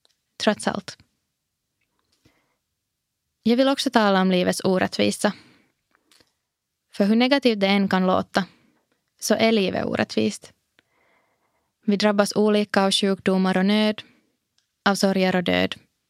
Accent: Espoo, Uusimaa, Finland; Jag växte upp i Esbo. I en lycklig och flerspråkig barndomsfamilj med mamma, pappa och lillasyster.

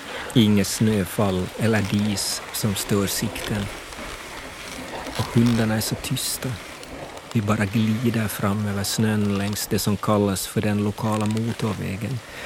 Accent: Finland; Hemma i Finland i början av april är det beckmörkt.

